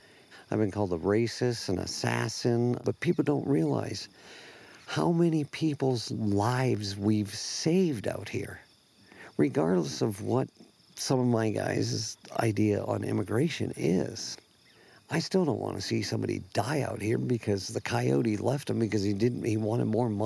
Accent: San Francisco, California, United States; I grew up in the 60s in San Francisco, so I found out about drugs and everything at an early age.

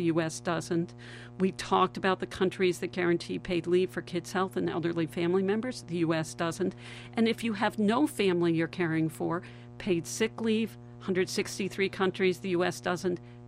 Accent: Canada; as you know, I'm down now from Canada.

